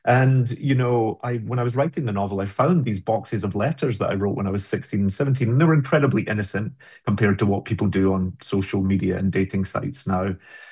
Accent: Glasgow, Scotland, United Kingdom; certainly growing up in Glasgow, there was a really close juxtaposition between tragedy and comedy.

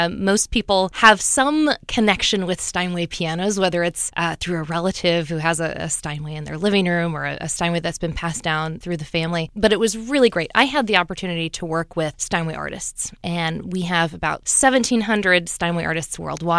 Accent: Peoria, Illinois, United States; Well, born and raised in Peoria, absolutely loved growing up in this town.

